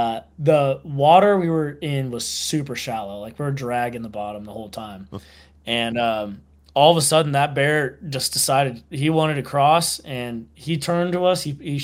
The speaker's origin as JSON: {"language": "English", "region": "California", "country": "United States", "said": "I'm from California. I've seen plenty of widgeon."}